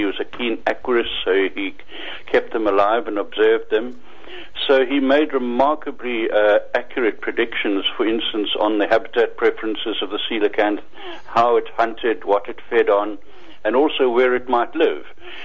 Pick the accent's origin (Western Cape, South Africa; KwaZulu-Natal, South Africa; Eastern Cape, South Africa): Eastern Cape, South Africa; East London; born there; Yes, I've really grown up with the beast. I was born in East London